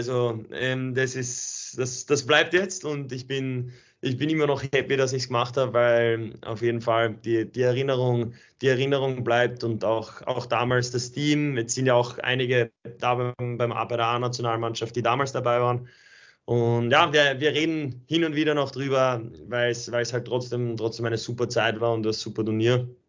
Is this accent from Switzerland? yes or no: no; Graz, Styria, Austria; also born or lived in Salzburg; nach Graz, natürlich ist es auch einfach meine Heimat. Ich bin sehr froh darüber, dass ich jetzt nach doch 9 Jahren in Salzburg wieder nach Hause zu meiner Familie nach Graz kommen kann.